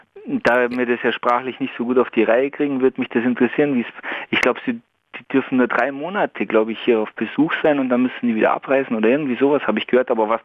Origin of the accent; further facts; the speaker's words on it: Transylvania, Romania; now in Germany; Also ursprünglich aus Transsilvanien.